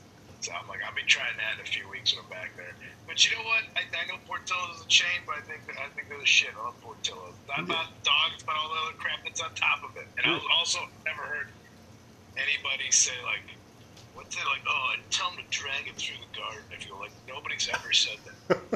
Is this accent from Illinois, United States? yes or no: yes; Addison, Illinois, United States; I'm from Addison, Illinois. I'm from DuPage County.